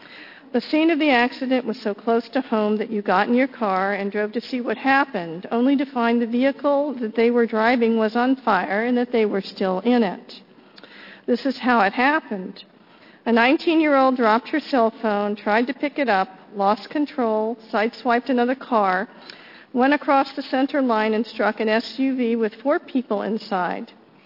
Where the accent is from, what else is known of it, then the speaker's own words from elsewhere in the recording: Canby, Oregon, United States; Peggy Tucker, who lives in Canby, Oregon, my hometown